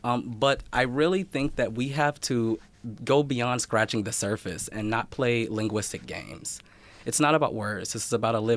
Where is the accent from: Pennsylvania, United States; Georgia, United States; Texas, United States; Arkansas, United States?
Georgia, United States; I'm originally from Georgia. As a child, I grew up standing with my hand over my heart to a flag that was a Confederate flag